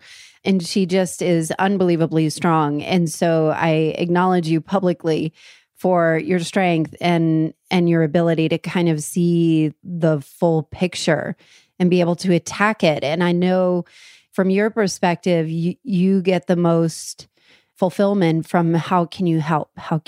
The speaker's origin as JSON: {"language": "English", "region": "New Jersey", "country": "United States", "said": "And it's very okay. I'm from New Jersey."}